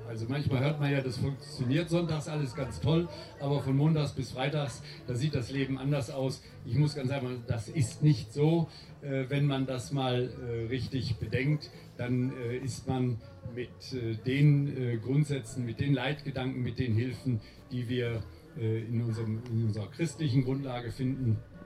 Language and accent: German; North Rhine-Westphalia, Germany; als Westfale mit einer gewissen Portion Dickkopf tut das manchmal ganz gut